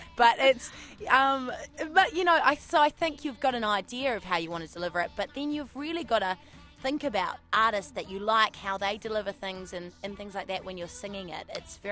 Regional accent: New Zealand; I said, well, I'm from New Zealand. I'm here to make a blues record.

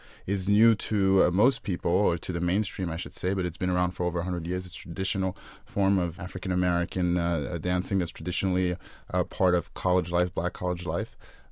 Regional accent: Paris, Île-de-France, France; now in United States; I mean, I grew up in Paris, France. I've been in the States for a few years.

